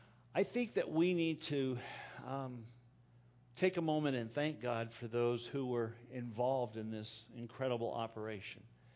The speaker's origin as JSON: {"language": "English", "country": "United States", "said": "not because of America, because I'm an American"}